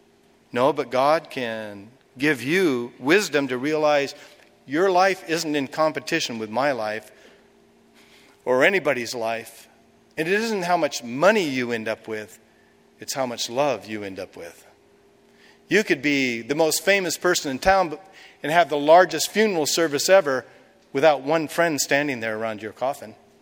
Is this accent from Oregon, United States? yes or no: yes; Portland, Oregon, United States; As a boy growing up in Portland, Oregon, there were a lot of train tracks and a big old funky station downtown on the west side of Portland.